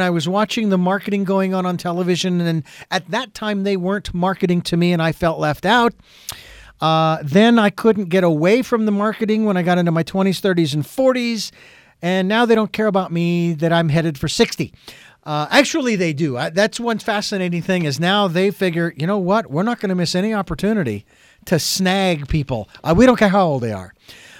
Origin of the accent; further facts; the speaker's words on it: Phoenix, Arizona, United States; which is about 100 miles south of Phoenix, where it's my hometown of Phoenix, Arizona.